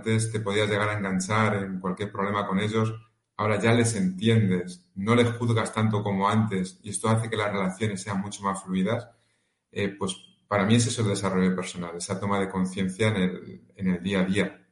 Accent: Toledo, Castilla-La Mancha, Spain; yo soy de Toledo, volvía a Toledo, y las vueltas a Toledo eran maravillosas.

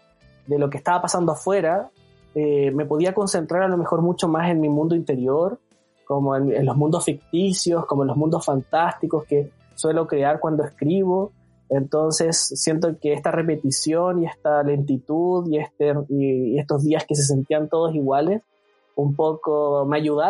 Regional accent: Punta Arenas, Magallanes, Chile; now in Santiago, Chile; cuando era chico, estaba, bueno, yo soy de Punta Arenas, entonces como que igual uno vivía encerrado porque afuera hacía frío

